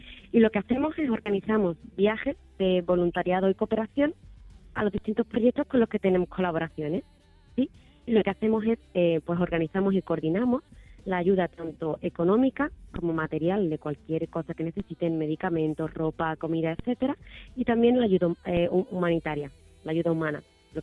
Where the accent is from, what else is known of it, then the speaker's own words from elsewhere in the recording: Seville, Andalusia, Spain; moved away as an adult; Después de estar 5 años viajando por el mundo, una vez que salí de Sevilla, pues hay cosas que ves que te gustan, otras que te gustan menos.